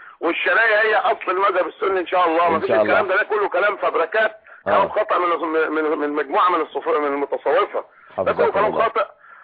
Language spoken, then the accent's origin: Arabic; Sharqia Governorate, Egypt; انا من الشرقيه ماشي؟ مفيش عندنا الكلام ده ابدا.